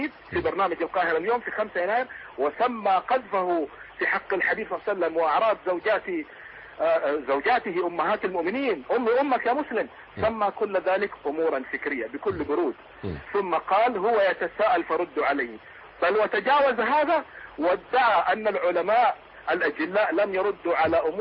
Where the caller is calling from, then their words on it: Hejaz, Saudi Arabia; يا أخي إحنا في بلاد الحرمين وأنا أحدثك من الحجاز